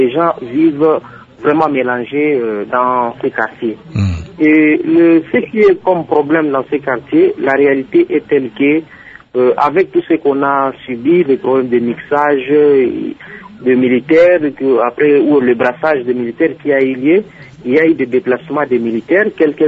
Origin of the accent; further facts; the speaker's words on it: DR Congo; parce que tous nous sommes des Congolais, nous sommes appelés à vivre ensemble.